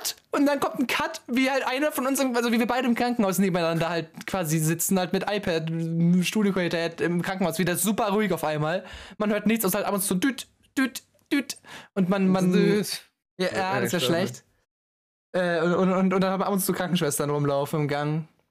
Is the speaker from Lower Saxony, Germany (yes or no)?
no; Bavaria, Germany; Ich meine, wir kommen aus Bayern